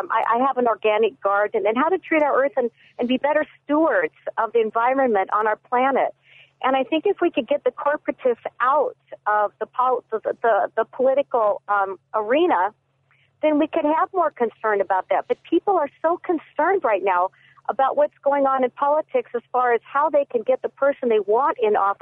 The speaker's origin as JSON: {"language": "English", "country": "Germany", "also_born_or_lived": "United States", "second_language": "English", "said": "I am dual language. I'm German, and I'm also an American."}